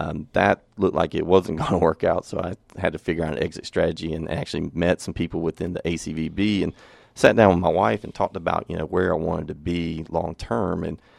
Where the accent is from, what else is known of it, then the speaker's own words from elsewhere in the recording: North Carolina, United States; I grew up in North Carolina, and I worked you know, several different jobs